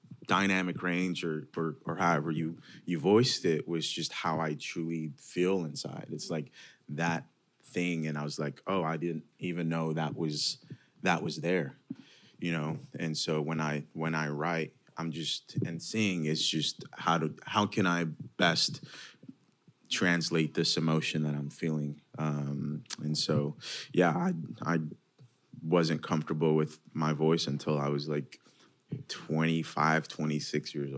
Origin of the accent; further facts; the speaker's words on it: Greece; growing up in Greece, like, I thought all the music that was in America was, like, country songs.